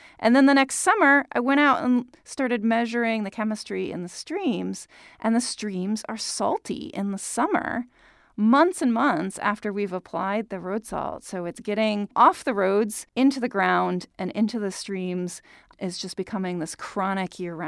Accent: Minnesota, United States; Where I grew up in Minnesota, we applied sand in the winter

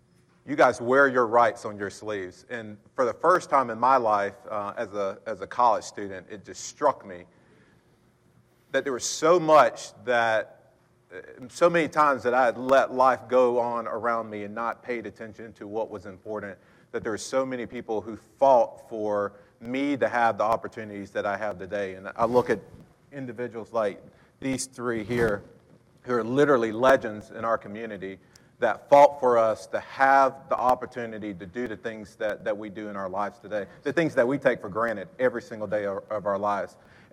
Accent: South Carolina, United States; I grew up in Pickens County, South Carolina, and even in this generation, I didn't meet my first black attorney until I came to college at the University of South Carolina.

